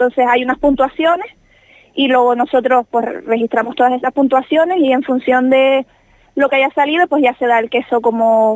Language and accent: Spanish; Canary Islands, Spain; Aparte que soy majorera